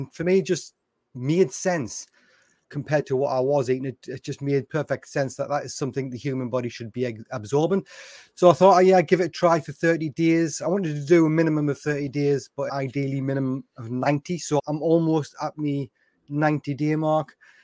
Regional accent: North East England, United Kingdom; now in Essex, United Kingdom; I'm 46-year-old from the UK. Most people from the UK will be able to tell by my accent that I'm from up in the northeast of England, but I actually live down closer to London area now in a county called Essex. Been here for about 9 years now

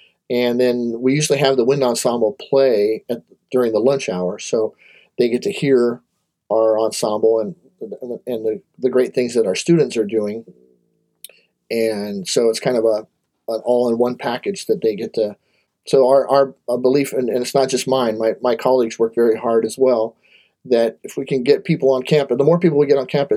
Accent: Covina, California, United States; also born or lived in Bay Area; Yes, I grew up in Covina, which is about 30 miles east of LA. And I went to, we lived there. We moved there in 1975. We came down from the Bay Area.

